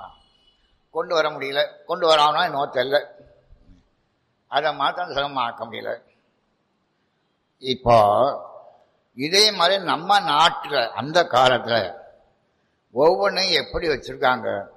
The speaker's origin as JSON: {"language": "Tamil", "town": "Tirunelveli", "region": "Tamil Nadu", "country": "India"}